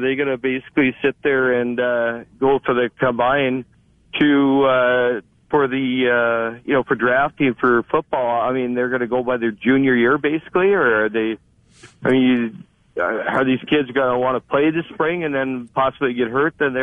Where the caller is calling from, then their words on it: Fargo, North Dakota, United States